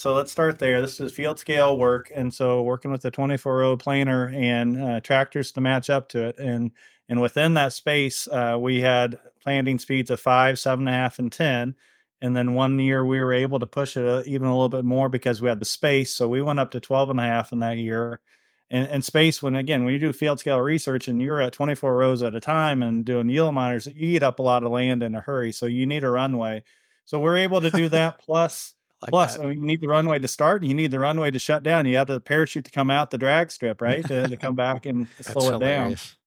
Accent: Illinois, United States; Again, growing up in Illinois, you know, it was soybeans were second, corn was first.

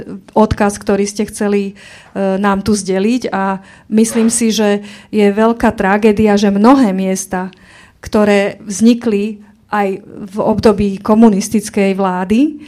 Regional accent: Trenčín, Trenčín Region, Slovakia; ja som z Trenčína

